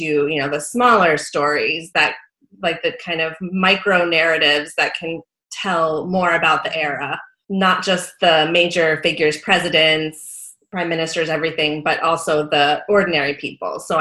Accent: New Hampshire, United States; I grew up in New Hampshire. My dad was a history teacher at Phillips Exeter Academy, where I went to school.

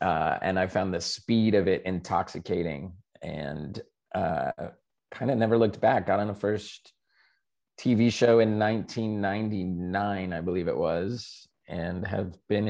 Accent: Florida, United States; Hello. I'm from Florida originally. Grew up there, went to undergrad there

